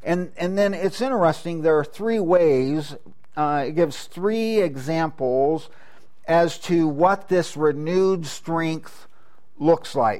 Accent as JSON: {"language": "English", "region": "California", "country": "United States", "tie": "born or raised there", "said": "Where I grew up in California, down in the San Joaquin Valley, hawks, never saw eagles"}